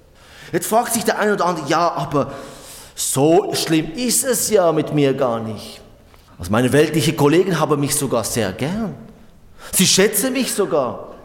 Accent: Switzerland; Wir als Schweizer würden sagen, Moment, so nicht, gibt es einen Plan?

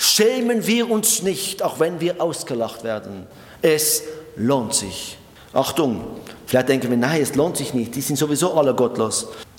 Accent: Switzerland; Und wir als Schweizer Volk haben dafür gestimmt.

